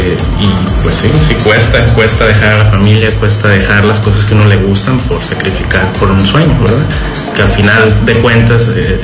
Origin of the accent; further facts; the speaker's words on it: Culiacan, Sinaloa, Mexico; soy sinaloense, soy culichi, ¿verdad? Y traemos ese ánimo festivo, ¿verdad?